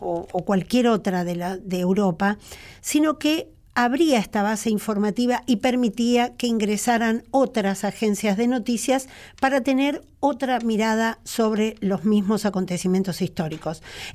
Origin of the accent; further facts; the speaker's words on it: Argentina; nosotros decimos somos argentinos.